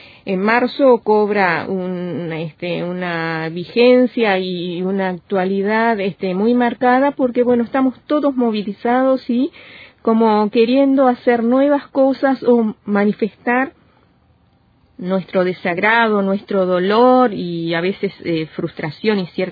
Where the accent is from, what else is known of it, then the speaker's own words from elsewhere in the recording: Uruguay; nos duele como cristianos, como uruguayos y en particular en lo personal como mujer